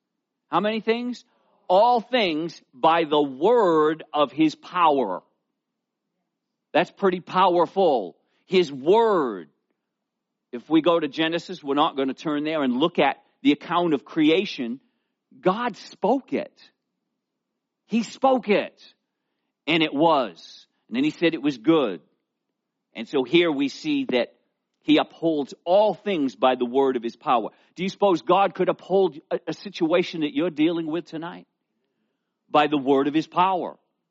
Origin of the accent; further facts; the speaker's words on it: United States; Yeah, I'm a Christian. Yeah, I grew up in America. I'm a Christian.